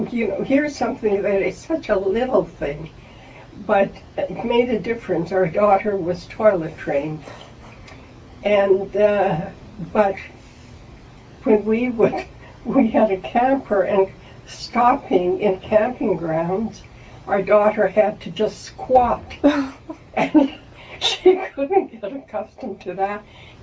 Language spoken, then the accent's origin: English; Alberta, Canada; And I came from Alberta. I was not accustomed to that.